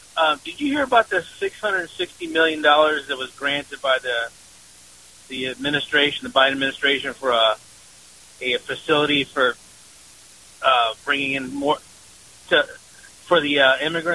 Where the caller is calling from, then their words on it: Tampa, Florida, United States; in Tampa.